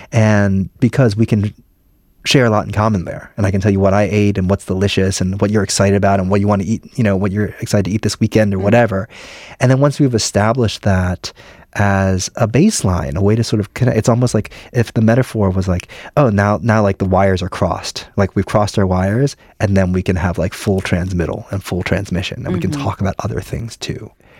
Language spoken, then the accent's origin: English; New Jersey, United States; My parents worked in New York City. I grew up in New Jersey.